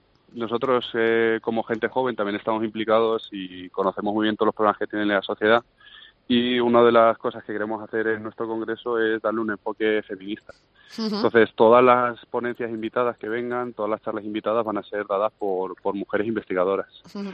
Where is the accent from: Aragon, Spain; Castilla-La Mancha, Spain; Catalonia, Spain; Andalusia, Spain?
Castilla-La Mancha, Spain; Cuenca; tres de nosotros somos naturales de Cuenca, con lo cual, como conquenses siempre hemos tenido mucho orgullo del patrimonio paleontológico que tiene esta región